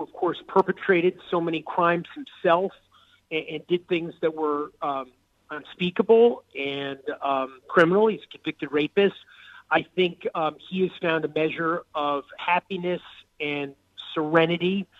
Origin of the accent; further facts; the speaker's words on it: New York, United States; and look, I'm from New York. I didn't grow up watching NASCAR races.